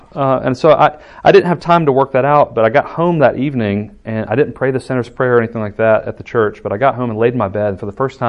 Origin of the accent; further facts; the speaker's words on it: Alabaster, Alabama, United States; So I'm from the Birmingham area. I grew up in Alabaster, so just south of here in Shelby County.